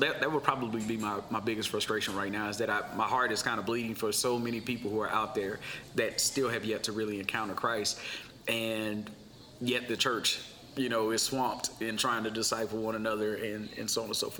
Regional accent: St. Louis, Missouri, United States; now in Texas, United States; Well, originally, my wife and I, we are from St. Louis, Missouri. And had a call from the Lord to move to Texas, and so we did. 2001, we came down here

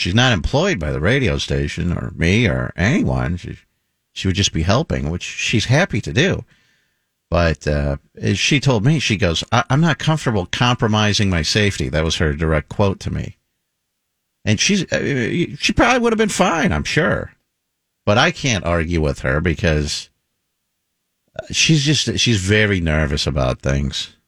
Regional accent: Las Vegas, Nevada, United States; I mean, where I grew up in Las Vegas, we didn't have that.

